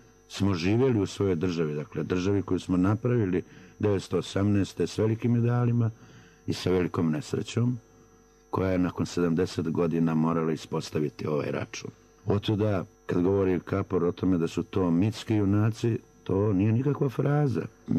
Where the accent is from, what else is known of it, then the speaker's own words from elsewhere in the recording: Herzegovina, Bosnia & Herzegovina; Mi Hercegovci kao i Crnogorci volimo estradu